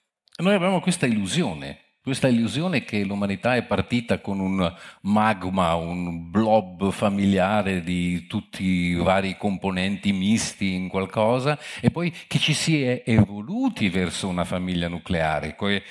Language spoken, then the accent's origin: Italian; France; Italian is a second language; dovete capire anche che sono un francese che ha una visione continentale, ovviamente.